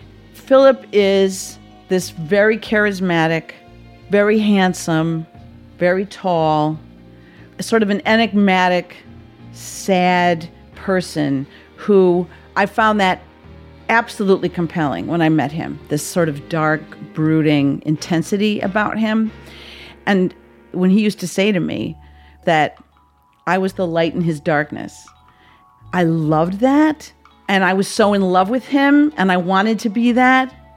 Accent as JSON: {"language": "English", "region": "Wisconsin", "country": "United States", "said": "Because I'm from Wisconsin, I immediately feel responsible"}